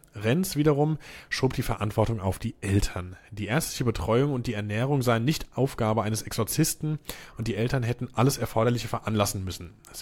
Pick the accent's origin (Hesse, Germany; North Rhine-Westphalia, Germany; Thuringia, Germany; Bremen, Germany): Hesse, Germany; now in Mainz, Germany; Zugezogener Mainzer. Bin ja auch Hesse.